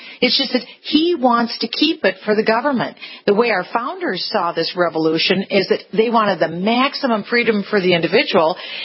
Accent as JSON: {"language": "English", "region": "Minnesota", "country": "United States", "said": "and in my home state of Minnesota."}